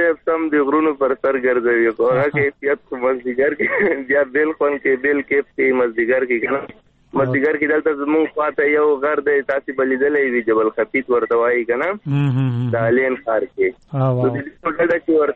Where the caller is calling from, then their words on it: Dubai, United Arab Emirates; د دوبۍ څخه درسره ملګری شوم.